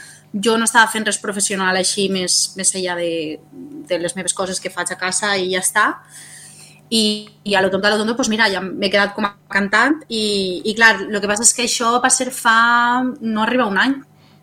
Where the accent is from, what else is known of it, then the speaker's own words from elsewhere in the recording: Valencia, Valencian Community, Spain; born there; Jo, bueno, he nascut a València, que allí és una terra que els músics, o ets músic o és fallera, no hi ha res.